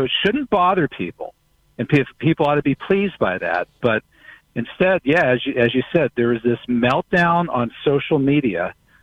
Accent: Butler, Pennsylvania, United States; my hometown of Butler, Pennsylvania

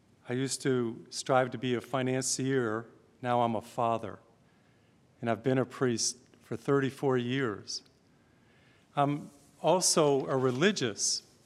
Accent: Massachusetts, United States; I grew up in Massachusetts, and that's where I was born and brought up and went to school, University of Massachusetts

